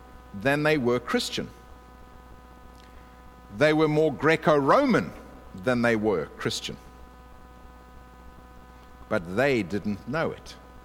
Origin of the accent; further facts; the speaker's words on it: South Africa; now in Canada; I am a Canadian legally. I have a passport. But I'm also a South African. I have a South African passport. So I'm a South African Canadian. And some people would suggest I'm more South African than Canadian.